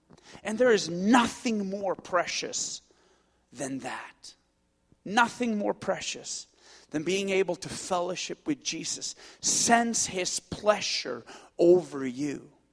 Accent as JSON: {"language": "English", "country": "Sweden", "tie": "born or raised there", "said": "And so I grew up in Sweden, so I learned how to drive on stick shift."}